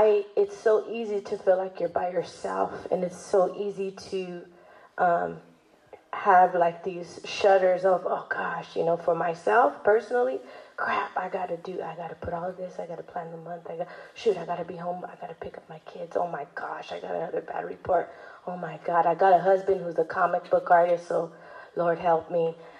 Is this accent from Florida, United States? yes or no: no; Long Beach, California, United States; I'm from Long Beach.